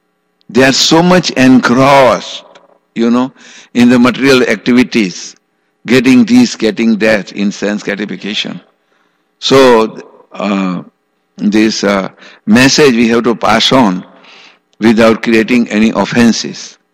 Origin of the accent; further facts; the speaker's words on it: India; It is not because I am from India, I am telling you.